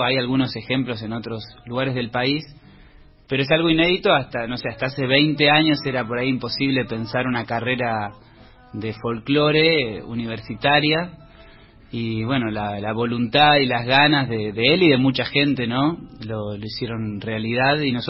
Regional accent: Salto, Buenos Aires Province, Argentina; born there; Yo nací en Salto, provincia de Buenos Aires, a 200 kilómetros de acá más o menos.

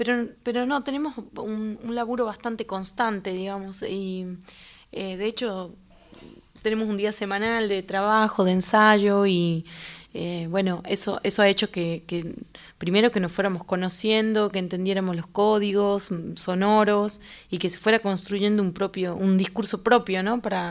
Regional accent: Catamarca, Argentina; Yo vengo de Catamarca y había hecho durante mucho tiempo...

